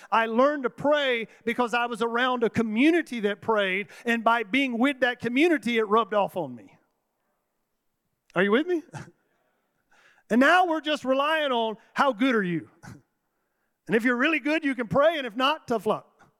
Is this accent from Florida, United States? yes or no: yes; Florida, United States; I'm from West Florida where we did things that used to happen 100 years ago.